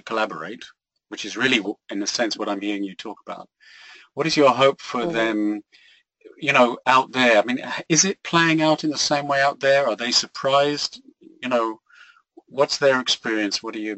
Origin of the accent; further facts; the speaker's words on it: England, United Kingdom; we're from England originally, so we have the, you know, the phenomena of Brexit